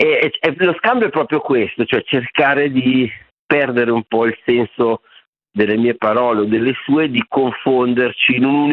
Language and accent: Italian; Milan, Lombardy, Italy; nel mio caso da milanese